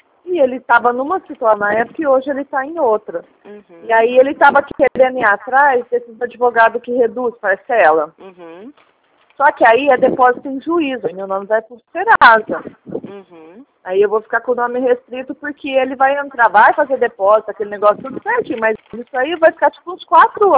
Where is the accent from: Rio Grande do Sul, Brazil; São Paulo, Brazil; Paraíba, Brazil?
São Paulo, Brazil; Ribeirão Preto; Eu sou daqui de Ribeirão.